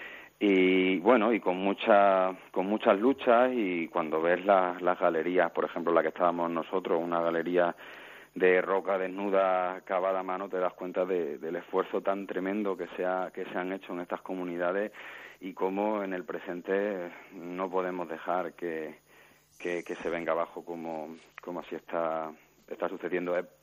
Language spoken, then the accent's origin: Spanish; Almadén, Castilla-La Mancha, Spain; yo soy también de Almadén, de la zona.